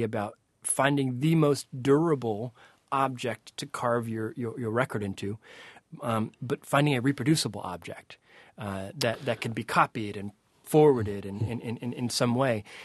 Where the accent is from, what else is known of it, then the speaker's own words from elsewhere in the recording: New York, United States; I was raised in a home where I was raised in the Adirondack Mountains of New York. It's this forest preserve that's 6 million acres, but you're inside the park.